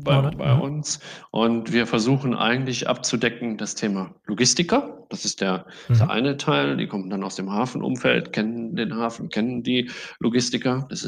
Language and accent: German; Saarland, Germany; ich bin selber Saarländer